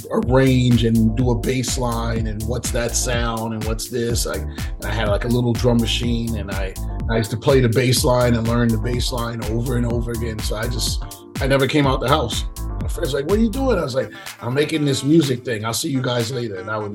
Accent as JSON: {"language": "English", "town": "Brooklyn", "region": "New York", "country": "United States", "tie": "born or raised there", "said": "I grew up in Coney Island, Brighton Beach, Brooklyn."}